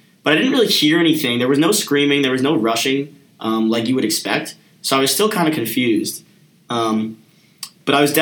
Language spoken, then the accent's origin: English; New York, United States; Growing up near New York, the subways in New York are terrible